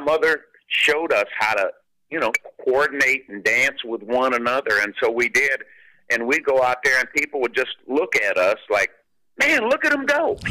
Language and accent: English; Flint, Michigan, United States; Well, being born and raised in Flint, Michigan sure didn't hurt.